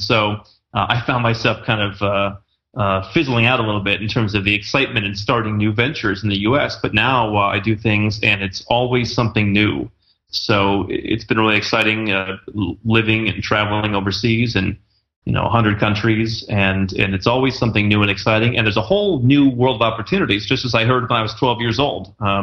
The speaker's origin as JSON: {"language": "English", "country": "United States", "tie": "born or raised there", "said": "I was lucky enough to have a background growing up in the United States with an entrepreneurial family"}